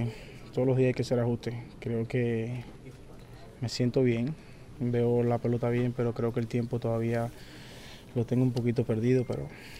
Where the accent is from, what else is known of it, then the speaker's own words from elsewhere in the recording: Cuba; moved away; mi posición original cuando vine de Cuba era center field.